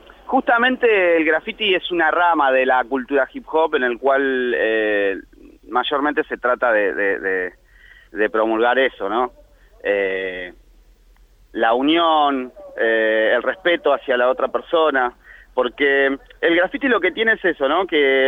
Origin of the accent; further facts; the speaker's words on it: Ituzaingó, Buenos Aires Province, Argentina; Soy de Ituzaingó, pero bueno. Padua no me molesta tampoco.